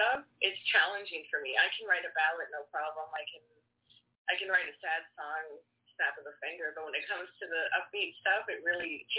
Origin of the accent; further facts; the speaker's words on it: Canada; once I opened my mouth, they hear the A, and so they know I'm from Canada.